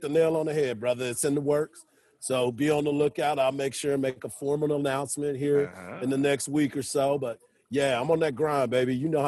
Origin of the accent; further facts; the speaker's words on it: Killeen, Texas, United States; I've got friends that are from Killeen. I'm born and raised in Killeen, Texas.